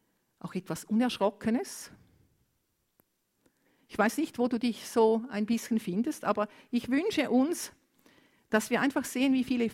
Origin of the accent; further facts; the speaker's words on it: Romania; German is a second language; ich komme aus Rumänien, ich wollte gleich rumänisch weitermachen, es tut mir leid, ich bleibe bei Deutsch.